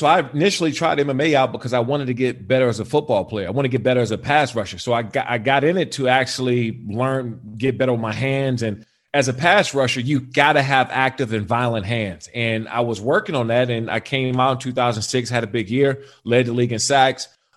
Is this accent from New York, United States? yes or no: no; Maryland, United States; So back in D.C., Maryland, Virginia area, I grew up in Prince George's County.